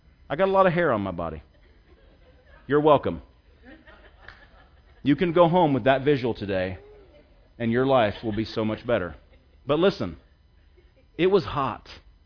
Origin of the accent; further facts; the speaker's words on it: Seattle, Washington, United States; Now, I'm from Seattle. That's where I was born and raised. I lived there almost 30 years. In fact, 28 years I lived there.